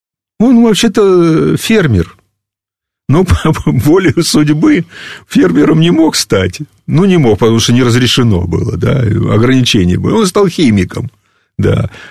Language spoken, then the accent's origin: Russian; Kharkiv, Kharkiv Oblast, Ukraine; now in Bulgaria; Я приехал в Болгарию в 1971 году, у меня был шок. Я приехал не из Костромской области и не из Ивановской. Я приехал из Харькова. Из довольно богатой области.